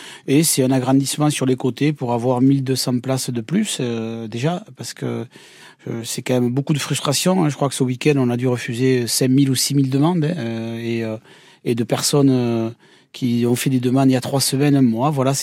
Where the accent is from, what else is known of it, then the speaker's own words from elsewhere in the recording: Lourdes, Occitanie, France; Je suis de Lourdes